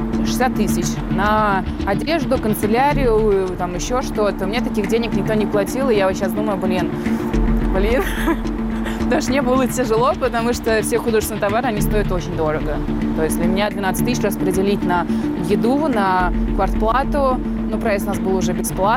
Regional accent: Moscow, Russia; born there; Я родилась в Москве. Дальше 6 лет я пробыла в дом ребенке. После 6 лет меня отправили уже в детский дом, определили. И там я с 6 лет до 17 прожила.

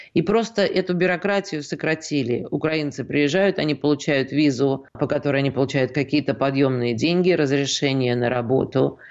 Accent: Moscow, Russia; я вообще из Москвы.

